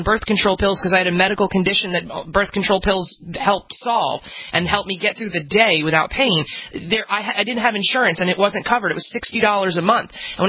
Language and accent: English; New York, United States; I'll take it, since I'm a New Yorker.